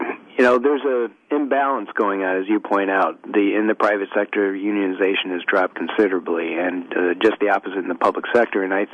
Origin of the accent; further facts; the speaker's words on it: Ohio, United States; I'm from Ohio, and Ohio's going through a terrific battle.